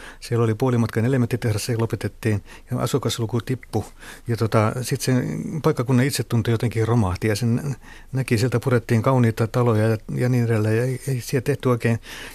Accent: Forssa, Kanta-Häme, Finland; minä olen syntynyt Forssassa, käynyt kouluni siellä.

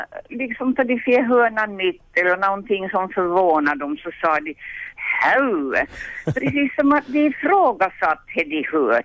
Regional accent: Malax, Ostrobothnia, Finland; Ja, hej, jag var från Malax.

